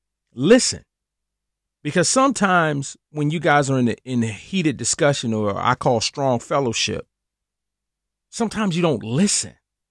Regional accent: Cleveland, Ohio, United States; You know, when I grew up back in Cleveland, Ohio, off the streets of Harvard Avenue

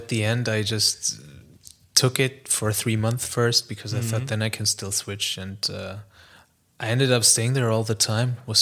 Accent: Germany; English is a second language; whenever I say that I grew up in Germany, or that I am German

